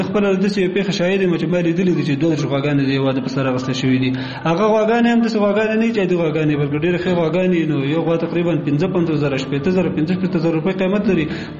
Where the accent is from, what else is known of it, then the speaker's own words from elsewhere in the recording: Kunar, Afghanistan; زه اصلا د کونړ ولایت اوسیدونکو یم